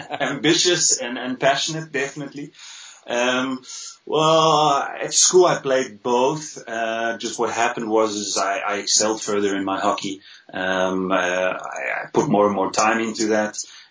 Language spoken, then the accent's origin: English; South Africa; Well, I came from a small town